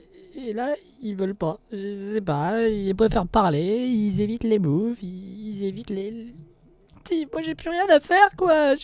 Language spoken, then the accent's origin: French; Paris, Île-de-France, France; j'y connais rien, je suis parisien quoi.